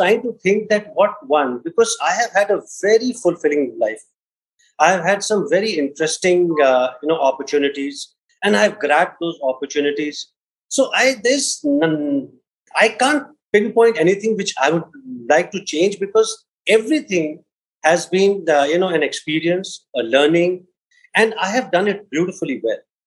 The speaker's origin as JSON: {"language": "English", "country": "India", "said": "So being an Indian, very typically, cricket obviously is always on the top because it's all around you."}